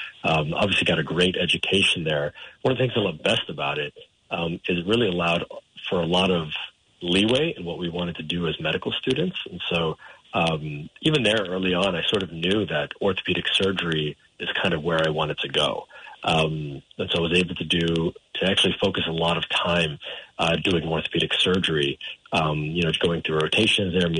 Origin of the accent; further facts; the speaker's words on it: Yonkers, New York, United States; Yeah, I am a local guy. I grew up in Yonkers. I went through the school system there